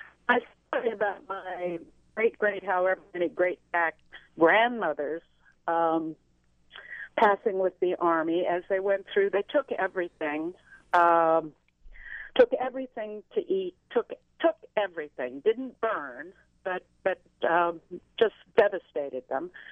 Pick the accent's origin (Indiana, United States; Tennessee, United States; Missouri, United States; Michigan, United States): Missouri, United States; Jefferson City; I'm in my 60s now, and I was born and raised in Jefferson City, Missouri, which was a border state and in some ways still is.